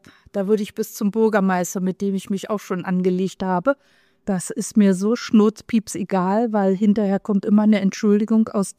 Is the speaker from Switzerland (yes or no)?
no; Berlin, Germany; now in Krefeld, Germany; Ich bin nicht umsonst von Berlin nach Krefeld gezogen.